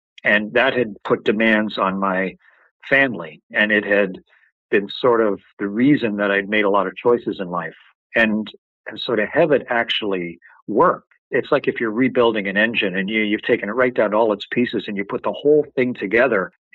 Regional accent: Canada; I was the top test pilot in the U.S. Navy as a Canadian.

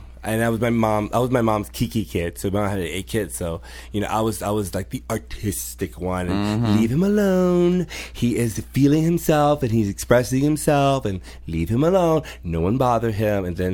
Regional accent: Virginia, United States; because I'm like a Virginia country girl. I was from Herrera County.

